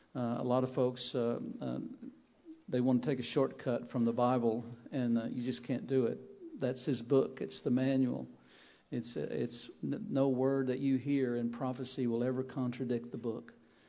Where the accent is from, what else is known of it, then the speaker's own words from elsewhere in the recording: Russellville, Arkansas, United States; I'm from Arkansas, Russellville, Arkansas, in the United States.